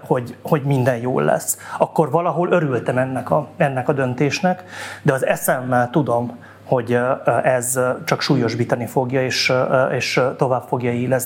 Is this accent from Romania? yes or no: yes; Transylvania, Romania; erdély magyarként pedig nem feledkezhetünk meg arról, hogy ezzel párhuzamosan ezt a fajta etnikai autokráciát is le kell bontanunk.